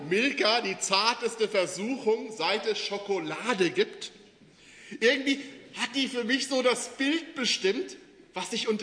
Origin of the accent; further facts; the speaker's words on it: Dreieich, Hesse, Germany; da hat sich in Dreieich, wo ich herkomme, so langsam was etabliert